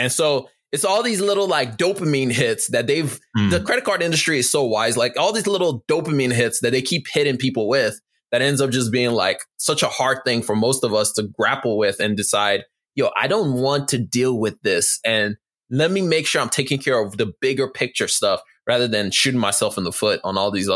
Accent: Nigeria; now in United States; I'm Nigerian. So I grew up in Nigeria and then I moved to the US.

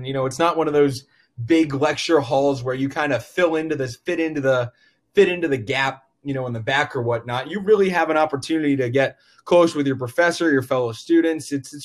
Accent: Massachusetts, United States; Well, first off, I'm a kid from Massachusetts.

